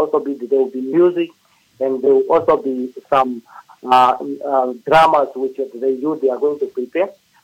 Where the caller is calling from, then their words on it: Walvis Bay, Erongo, Namibia; Okay, I'm calling from Walvis Bay.